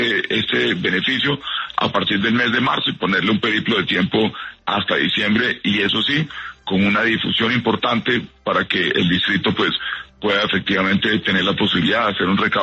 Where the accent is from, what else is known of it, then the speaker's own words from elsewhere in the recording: Bogotá, Colombia; como ciudadanos, como bogotanos, recaudando el dinero que hoy necesita la ciudad